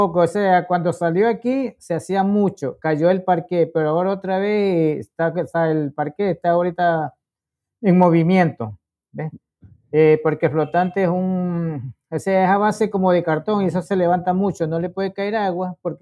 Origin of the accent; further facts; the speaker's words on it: Venezuela; also born or lived in Ecuador; Llegué aquí muy chamo